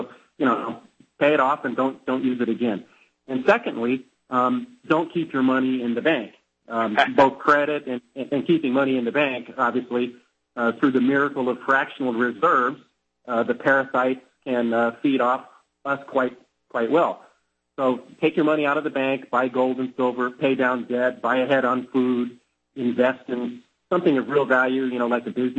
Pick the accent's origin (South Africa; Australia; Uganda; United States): United States; now in Malaysia; I'm an American that's been living here for about 9 years, and it is a great place.